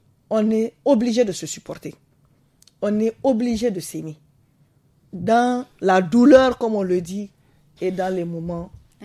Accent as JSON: {"language": "French", "country": "Niger", "said": "Mais devant l'histoire, on est tous des Nigériens."}